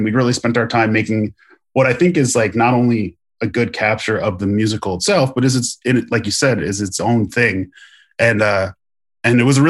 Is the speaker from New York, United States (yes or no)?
yes; New York, United States; I grew up on Long Island.